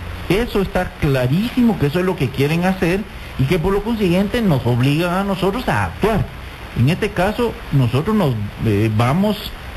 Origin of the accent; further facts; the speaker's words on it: Guatemala; Como guatemaltecos tenemos la obligación moral de cuidar nuestro sistema financiero